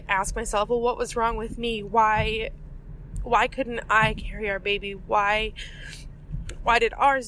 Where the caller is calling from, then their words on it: Waukesha, Wisconsin, United States; I'm calling from Waukesha, Wisconsin.